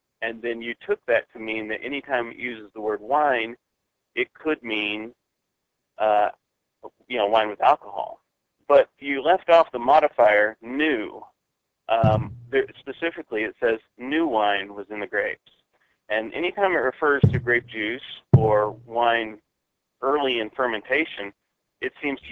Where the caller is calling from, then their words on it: Dahlonega, Georgia, United States; I'm calling from Dahlonega, Georgia.